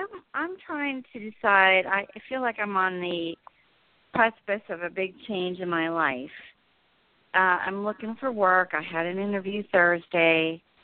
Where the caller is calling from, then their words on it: New Jersey, United States; in New Jersey.